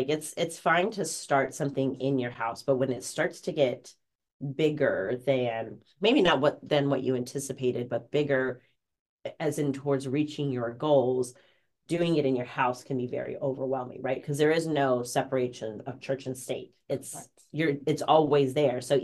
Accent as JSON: {"language": "English", "country": "Italy", "second_language": "English", "said": "Well, I mean, I'm from Italy, so like leather from Italy makes total sense for me."}